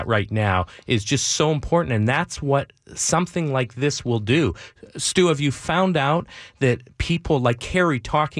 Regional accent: Winnipeg, Manitoba, Canada; Stu Gershman spent a lot of time at our house growing up in Winnipeg.

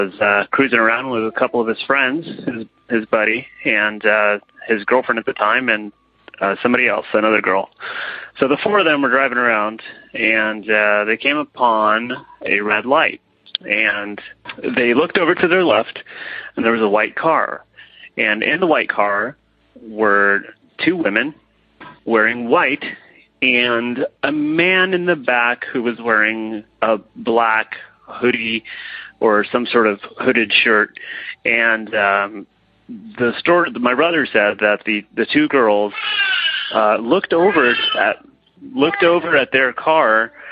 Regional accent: Modesto, California, United States; I'm from Modesto, California

